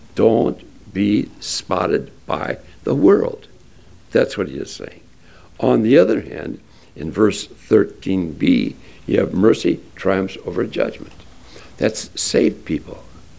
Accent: Hinckley, Minnesota, United States; But I'm thankful I grew up in Hinckley. Just a little old hick town. Nobody with a lot of money.

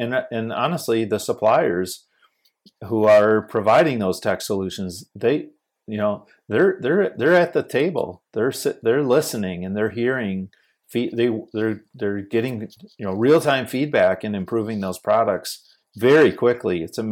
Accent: Grand Rapids, Michigan, United States; I grew up here in Grand Rapids. We average 75 inches of snow.

